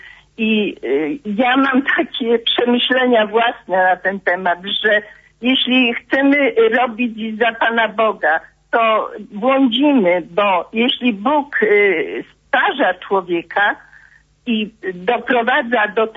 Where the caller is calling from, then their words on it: Lwówek Śląski, Lower Silesian Voivodeship, Poland; z Lwówka Śląskiego. Jestem mamą czwórki dzieci i babcią 14 wnucząt.